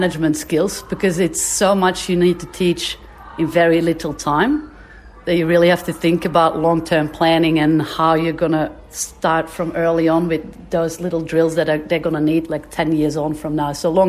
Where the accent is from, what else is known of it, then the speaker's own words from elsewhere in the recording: Belgium; now in Albury, Australia; I'm from Belgium. I came straight to Albury, so 10 years ago.